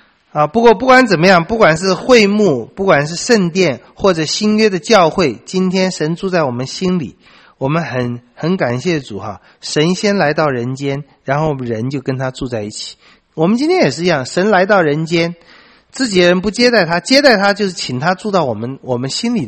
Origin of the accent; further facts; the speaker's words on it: China; 我们中国人也很喜欢讲那个客居，尤其亡国的时候，离开了家乡客居